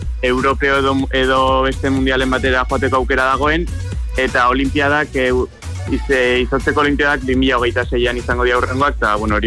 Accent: San Sebastián, Basque Country, Spain; txikitan Donostian gurasoek horrez traskolar baten bila irurtekin edo pistara eraman zidaten.

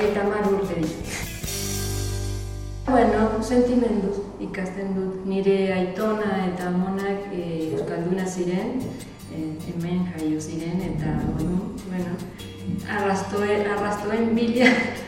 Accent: Azul, Buenos Aires Province, Argentina; Basque is a second language; Ni Argentinakoa naiz. Azulen bizi nahi, nire hiriak izena, Azul izena du. Buenos Aires provintzian daude kokatua.

